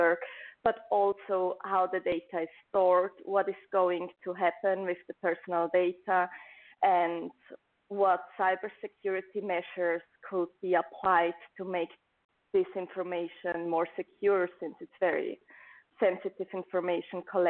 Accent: Switzerland; now in Poland; So I'm from Switzerland and currently enrolled in the European Master Program in Human Rights and Democratization. And at the moment, I'm based in Poland.

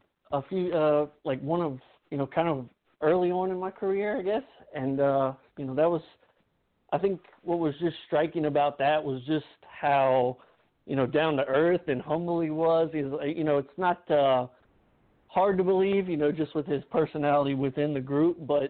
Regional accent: Baton Rouge, Louisiana, United States; Oh, I'm from Baton Rouge, Louisiana, and, born and raised.

